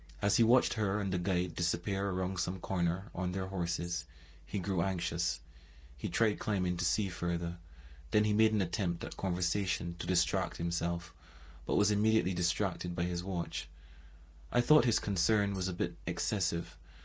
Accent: Barbados; For Radio Brave Seas … from Barbados, in Afric

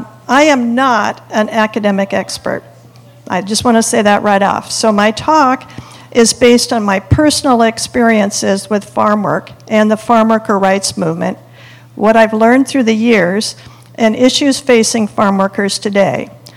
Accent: Eugene, Oregon, United States; I'm a fourth generation Eugenian. I live in the house my parents built and that I grew up in. And growing up in Eugene, when you were in junior high, what you did during the summer was you picked pole beans.

